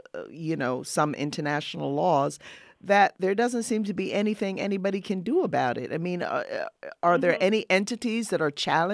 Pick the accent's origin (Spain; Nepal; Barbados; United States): Barbados; I'm from Barbados. Those of us from the Caribbean region who were really played an important role here.